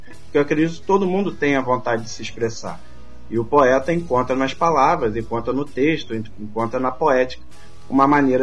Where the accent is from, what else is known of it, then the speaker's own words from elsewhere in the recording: Niterói, Rio de Janeiro, Brazil; born there; né, um grandíssimo poeta, nascido na Bahia, mas que morou a maior parte da vida em Niterói, onde eu nasci, onde ele formou a família